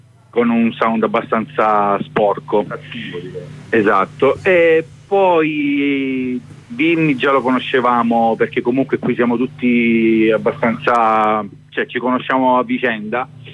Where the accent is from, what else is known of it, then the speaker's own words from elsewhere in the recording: Brindisi, Apulia, Italy; noi intanto veniamo da Brindisi, quindi siamo abbastanza al sud, al caldo.